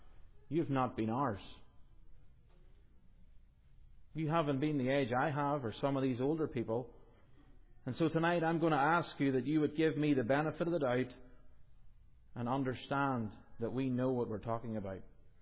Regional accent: Northern Ireland, United Kingdom; if I was to ask you who King Billy was for us as Northern Irish people, you'd go, who?

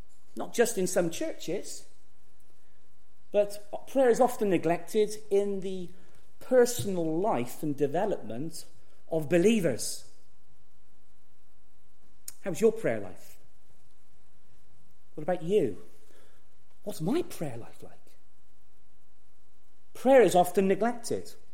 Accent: Gloucester, South West England, United Kingdom; When I was a young boy growing up in Trinity Baptist in Gloucester

